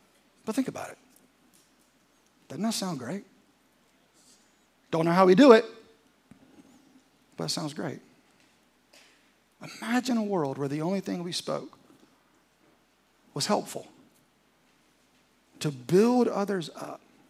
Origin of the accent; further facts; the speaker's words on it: the South, United States; I was raised in the South and Southern Baptist.